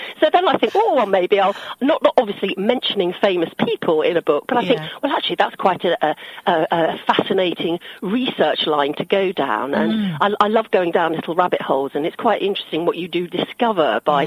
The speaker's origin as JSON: {"language": "English", "town": "Chatham", "region": "South East England", "country": "United Kingdom", "tie": "born there", "said": "I was born in Chatham"}